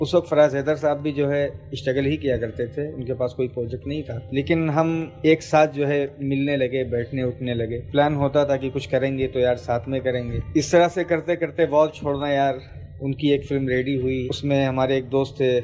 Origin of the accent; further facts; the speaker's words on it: Jaunpur, Uttar Pradesh, India; now in Mumbai, India; मैं यूपी में एक ज़िला है जिसका नाम है जौनपुर, मैं वहाँ का रहने वाला हूँ और काफ़ी अरसे से मुंबई में रहता हूँ।